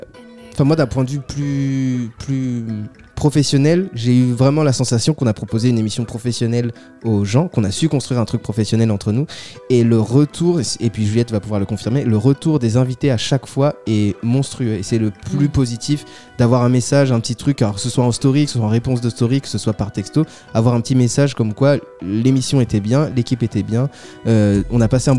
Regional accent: Paris, Île-de-France, France; je viens de Paname, avec le petit doigt en l'air, de Paname.

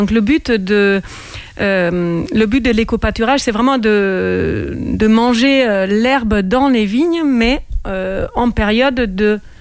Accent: Germany; French is a second language; now in France; Et donc oui, j'ai grandi en Allemagne

